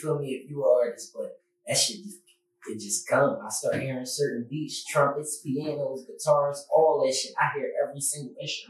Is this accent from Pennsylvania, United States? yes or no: yes; Philadelphia, Pennsylvania, United States; He from North Philly. Strawberry Mansion. I'm from West Philly. We not from the same area.